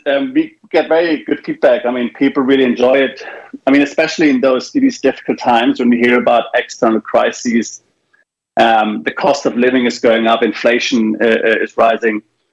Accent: Baden-Württemberg, Germany; moved away; also born or lived in Texas, United States / United Kingdom; I am from Germany. I am from the Black Forest region. But I haven't lived there. I haven't lived there for like 20 years.

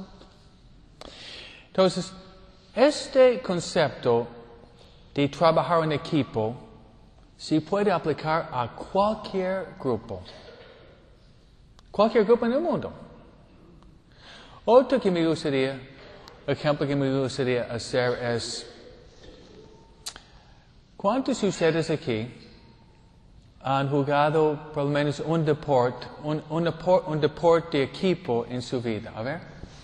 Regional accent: New York, United States; Spanish is a second language; moved away as an adult; now in Argentina; Yo vengo de Nueva York. ¿Qué diferencia, no? Un nuevayorquino con uno de Tennessee.

